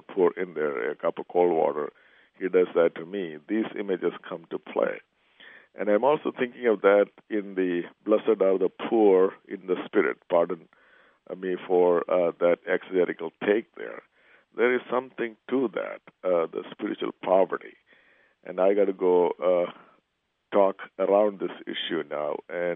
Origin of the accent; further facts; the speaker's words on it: India; I was raised in India.